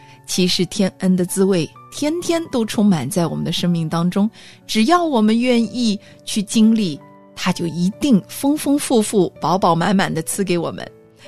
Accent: Fuzhou, Fujian, China; 我们两个是老乡

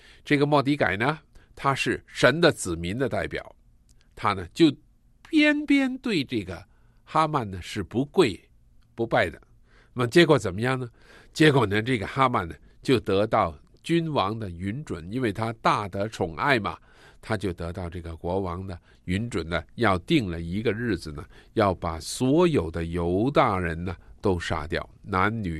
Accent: southern China, China; 你是从中国来的一个人，我也是从中国来的人，而你是北方人，我是南方人

